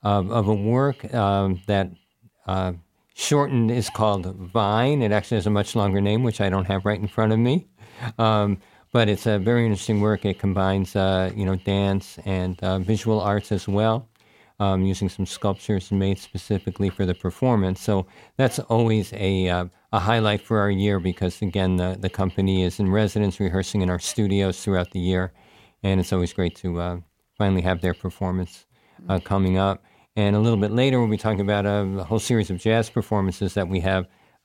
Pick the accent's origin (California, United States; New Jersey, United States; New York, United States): New York, United States; now in Capital Region, United States; native New Yorker as well. So, maybe there'll be a New York Living Legacy about me one day. You never know. I'm from the New York area, but I've been up in the Capital Region since 1992.